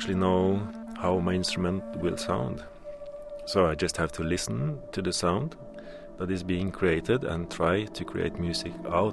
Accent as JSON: {"language": "English", "country": "Norway", "said": "and I come from Norway."}